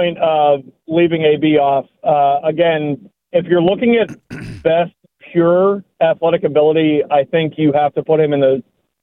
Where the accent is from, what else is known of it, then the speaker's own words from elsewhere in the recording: Pennsylvania, United States; now in California, United States; I'm from Western Pennsylvania. I have been a black and gold fan my entire life. And now, yes, I do live in California.